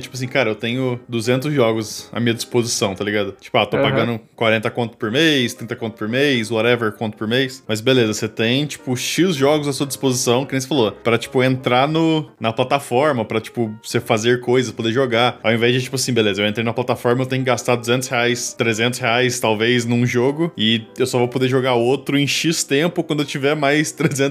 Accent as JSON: {"language": "Portuguese", "country": "Brazil", "said": "É difícil dizer o quanto disso é porque a gente é brasileiro e o quanto disso acontece com todo mundo, tá ligado?"}